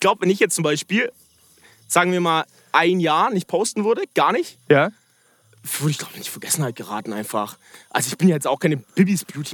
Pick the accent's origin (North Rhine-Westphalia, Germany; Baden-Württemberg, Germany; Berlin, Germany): Baden-Württemberg, Germany; Ulm; ich komme aus Ulm, ich komme aus einem, keine Ahnung, 100-Seelendorf, weißt du?